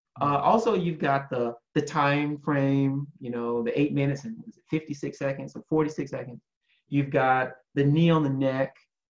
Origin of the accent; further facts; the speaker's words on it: South Carolina, United States; I think in that video, I mentioned, so I'm from South Carolina